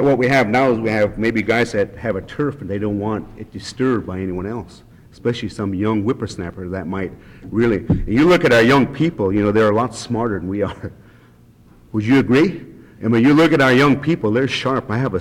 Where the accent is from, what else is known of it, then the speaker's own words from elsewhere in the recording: Alaska, United States; what happened to Alaska Native people up here is, you know, one day we're Indian people, we're fishermen, the next day we were shareholders for a corporation.